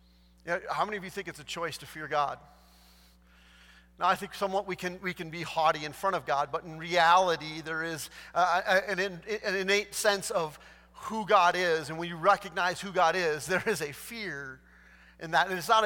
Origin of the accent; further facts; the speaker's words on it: Wisconsin, United States; We grew up in Wisconsin, so we were starting with a disadvantage.